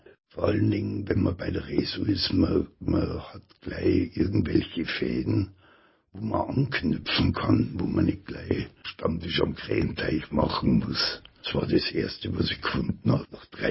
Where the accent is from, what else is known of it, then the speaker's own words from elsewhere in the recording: Munich, Bavaria, Germany; now in Lübeck, Germany; Lübeck war mir zu klein, also ich habe größer gedacht, ich komme aus München, aber ich habe da weg müssen.